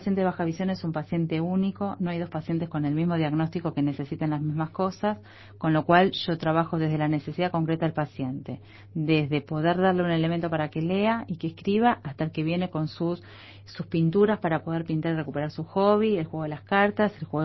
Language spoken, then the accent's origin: Spanish; Uruguay; also born or lived in Argentina; siendo uruguaya